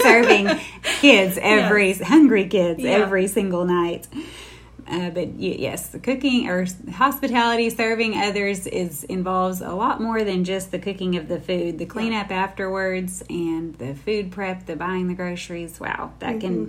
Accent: the South, United States; For me, I grew up in the South, so this feels like home.

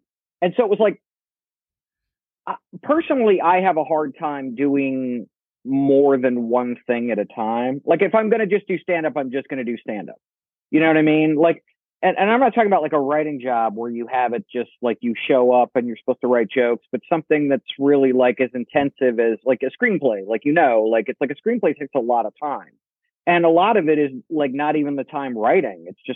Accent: Akron, Ohio, United States; I was in my senior year of high school, and I lived in Akron. I grew up in Akron, and one day, I was in my high school.

